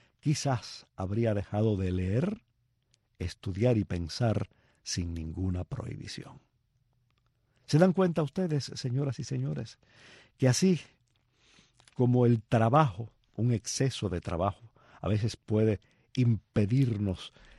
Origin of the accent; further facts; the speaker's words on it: Palma Soriano, Santiago de Cuba, Cuba; cuán bien yo recuerdo mis horas de aburrimiento de niño en Palma Soriano, ¿no?